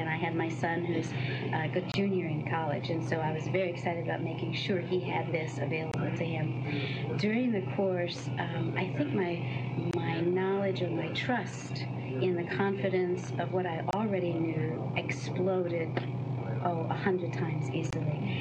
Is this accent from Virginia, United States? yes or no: no; Atlanta, Georgia, United States; and I'm from Atlanta, Georgia.